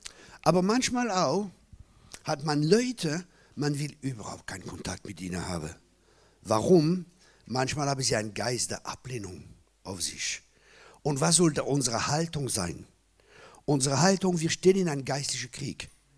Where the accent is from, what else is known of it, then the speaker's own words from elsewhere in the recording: Grand Est, France; Also ich komme aus dem Elsass, aus dem verheißenen Land.